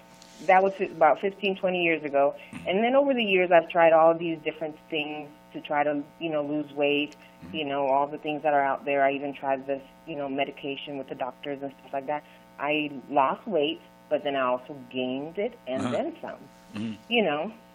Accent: Panama; now in Atlanta, United States; I live in Atlanta, of course, but I'm originally from Panama.

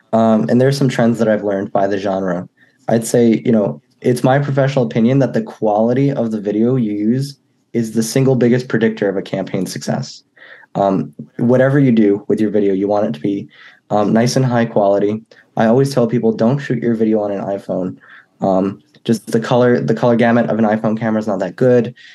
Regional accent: New York, United States; we went to an abandoned factory near my house where I grew up in New York.

